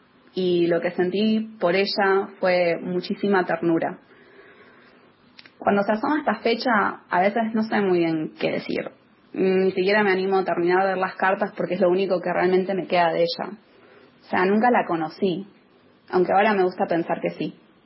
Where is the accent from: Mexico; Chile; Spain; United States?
United States; now in Argentina; gran parte de mi infancia y adolescencia viví en Estados Unidos y era como que todo ese relato era muy ajeno, era como una leyenda, más que cualquier otra cosa. Pero cuando volví a Argentina hace unos años